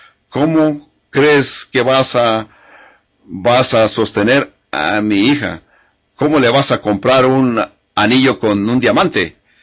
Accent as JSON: {"language": "Spanish", "region": "California", "country": "United States", "tie": "born or raised there", "said": "cuando crecí en California, nunca experimenté nada como esto."}